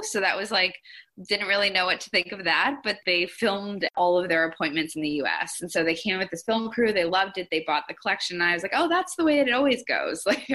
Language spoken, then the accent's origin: English; Toronto, Ontario, Canada; I grew up in Toronto